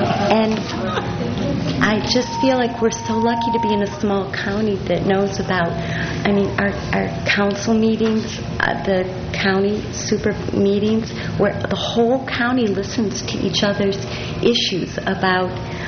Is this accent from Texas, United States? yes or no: no; Los Osos, California, United States; I'm from Los Osos and San Luis.